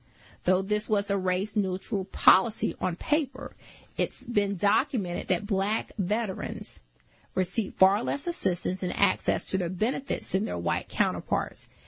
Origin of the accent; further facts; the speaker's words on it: Texas, United States; I'm Texan and she's German.